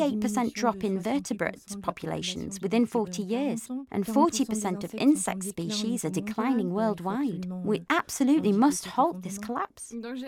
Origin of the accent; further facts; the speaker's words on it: Île-de-France, France; I grew up in the Paris suburbs, in a very, very, very concrete environment.